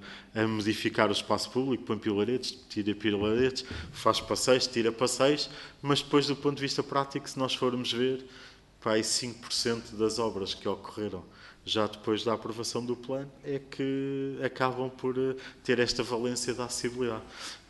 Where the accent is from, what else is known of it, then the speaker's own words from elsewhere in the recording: Lisbon, Portugal; estamos a falar de Lisboa, porque somos de Lisboa